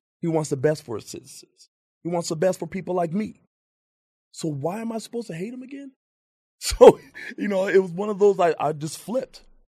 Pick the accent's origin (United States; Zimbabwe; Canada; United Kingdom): United States; California; also born or lived in San Diego / Riverside / Hemet; now in Lucerne Valley, United States; I grew up all over the place in Southern California, San Diego, Riverside, Hemet. Now in Lucerne Valley, I'm all over the place.